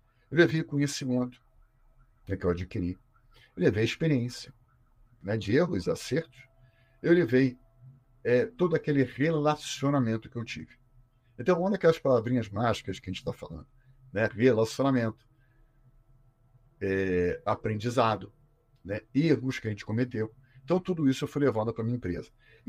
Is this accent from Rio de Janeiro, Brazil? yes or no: yes; Rio de Janeiro, Brazil; Eu sou aqui do Rio de Janeiro